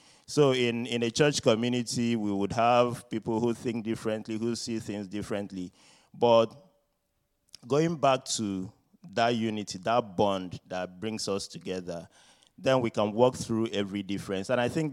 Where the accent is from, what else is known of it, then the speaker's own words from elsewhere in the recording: Nigeria; And so I grew up in Nigeria, and it's a very different setting.